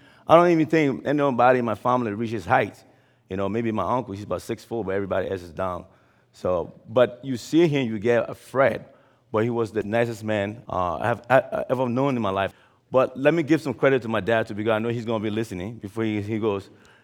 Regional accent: Salai, Liberia; born there; I was born in Liberia in a small village called Salai, a village that was actually established by my grandfather.

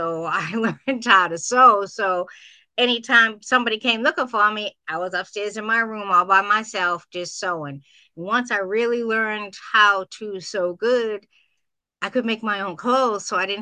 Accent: Boston, Massachusetts, United States; my mom was white, my dad was black, so that created its own issue growing up in Boston in the 60s.

